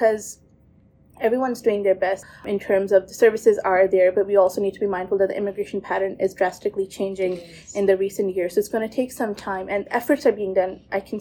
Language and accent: English; northern India, India; And even from 1/8, I'm from Northern India. My family's from Northern India.